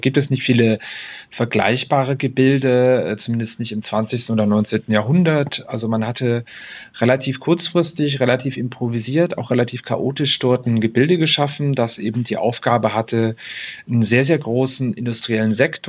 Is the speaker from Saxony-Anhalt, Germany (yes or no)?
yes; Hettstedt, Saxony-Anhalt, Germany; in meiner Heimatstadt Hettstedt